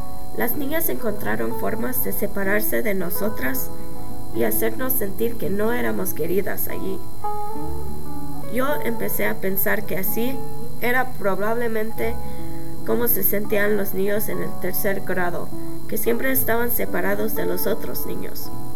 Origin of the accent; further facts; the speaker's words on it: Summit, Illinois, United States; Crecí en un pequeño suburbio de Illinois llamado Summit. Summit no era el lugar más bonito, pero era un lugar donde realmente me sentía aceptada